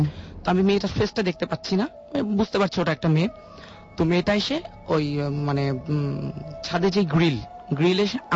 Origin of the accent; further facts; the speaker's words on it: Dhaka, Dhaka Division, Bangladesh; আমি ধানমন্ডি 15 থেকে আসছি।